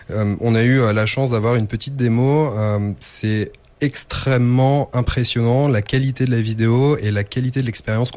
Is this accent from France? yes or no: yes; France; nous permet en tant que Français de nous ressourcer